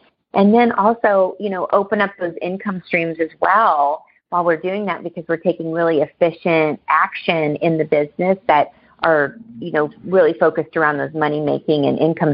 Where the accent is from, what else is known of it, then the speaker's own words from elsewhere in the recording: Midwest, United States; So I'm a Midwesterner too. I live in Milwaukee.